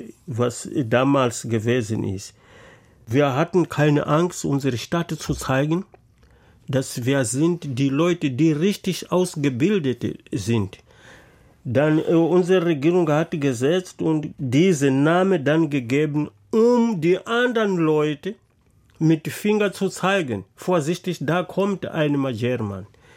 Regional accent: Mozambique; German is a second language; Ich bin inzwischen nicht zufrieden, weil bei uns in Mosambik das Leben ist nicht so leicht, wie man denken kann.

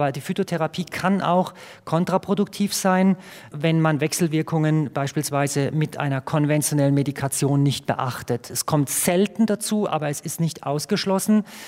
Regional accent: Electoral Palatinate (Kurpfalz), Germany; nicht nur als Kurpfälzer

